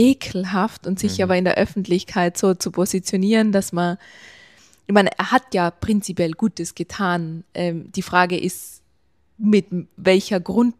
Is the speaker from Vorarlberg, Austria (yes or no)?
no; Tyrol, Austria; gerade bei uns in Tirol